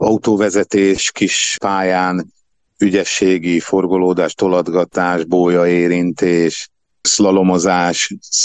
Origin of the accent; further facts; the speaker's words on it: Székesfehérvár, Fejér, Hungary; székesfehérváriak vagyunk